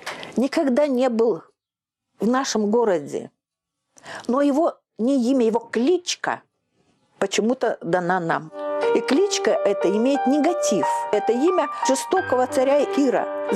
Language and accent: Russian; Manchuria, China; now in Kirov, Russia; Потому что я выросла в Маньчжурии, в русской диаспоре, в эмигрантской.